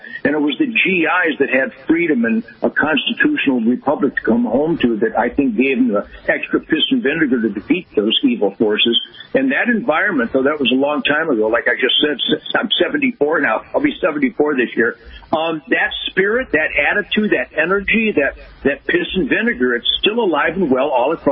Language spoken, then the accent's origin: English; Detroit, Michigan, United States; Absolutely. Born in Detroit in 1948 when it was known as the Arsenal of Democracy